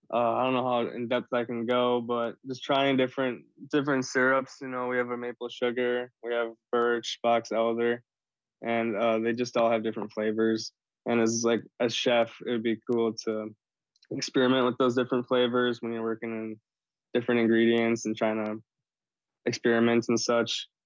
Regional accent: Milwaukee, Wisconsin, United States; now in Minneapolis, United States; I was born and raised in the Milwaukee area. I'm Red Cliff Band Ojibwe, Bear Clan, and I now reside here in Minneapolis

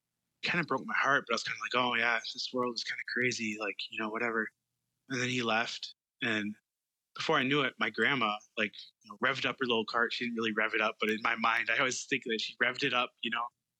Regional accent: Brooklyn Park, Minnesota, United States; One of them is that I grew up in Brooklyn Park and Brooklyn Center area. And so I grew up kind of urban, like not in the cities, but like in the kind of first ring, second ring suburbs, very diverse community.

